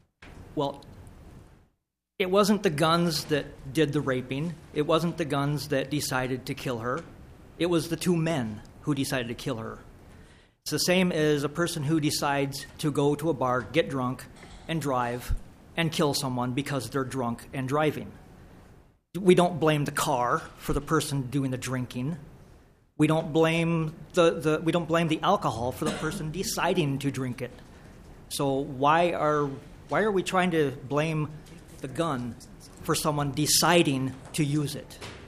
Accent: Cambridge, Minnesota, United States; I'm from Cambridge, Minnesota.

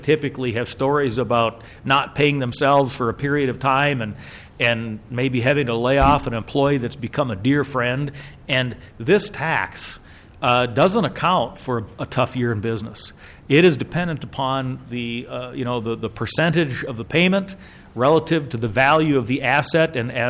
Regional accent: East Grand Forks, Minnesota, United States; I hail from East Grand Forks, a smaller town within the state, and those folks are hurt by this kind of thing.

